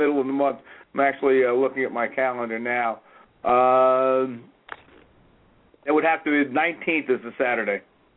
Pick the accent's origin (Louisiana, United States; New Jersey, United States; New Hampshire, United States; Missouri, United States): New Jersey, United States; It's always funny when you say, "Oh yeah, I'm from the Jersey Shore," and people look at you kind of strange.